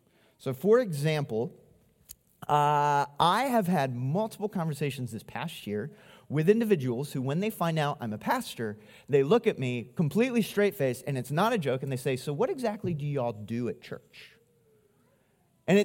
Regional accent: Maryland, United States; Because I grew up in Maryland, and we spent some time up around cold area in Asia

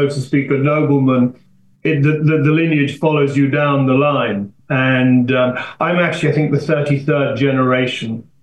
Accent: England, United Kingdom; born there; I was born in England in 1958.

